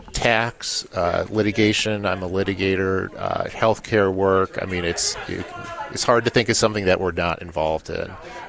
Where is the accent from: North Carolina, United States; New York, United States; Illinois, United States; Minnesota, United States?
Illinois, United States; Chicago; now in West Hartford, United States; So I'm actually from the Chicago area. I'm not from Connecticut.